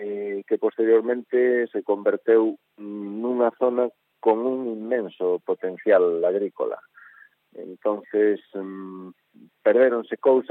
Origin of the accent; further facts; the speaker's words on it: Xinzo de Limia, Galicia, Spain; born there; presentar en primicia a novela ou o libro na miña terra, na vila que me viu nacer, en Xinzo de Limia.